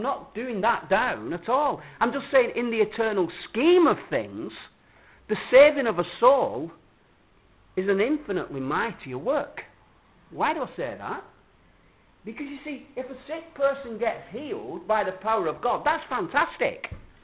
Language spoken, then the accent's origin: English; United Kingdom; The best of what we have and the best of what we are as British people arises out of this fact